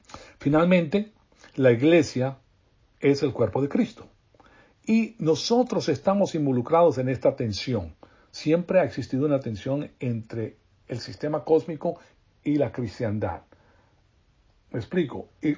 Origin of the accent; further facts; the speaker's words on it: Venezuela; A mí me fascina Venezuela, me crié en Venezuela, amo a Venezuela, pero, caramba, me doy cuenta, yo estudié en La Salle, en Venezuela